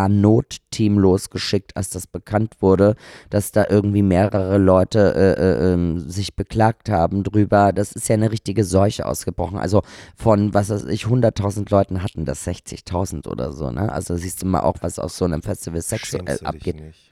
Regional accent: Austria; ich komme aus Österreich

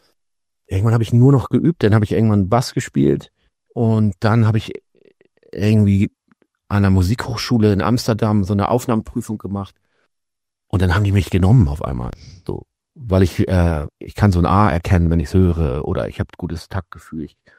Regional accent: Hamburg, Germany; sonst sind wir alle aus Hamburg

